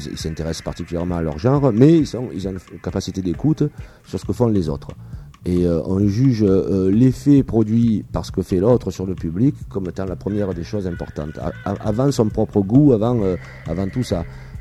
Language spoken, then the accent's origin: French; Marseille, Provence-Alpes-Côte d'Azur, France; on est de Marseille, on n'est pas orgueilleux de ça, on est simplement fier, c'est-à-dire on est digne, on se sent digne d'être de cette ville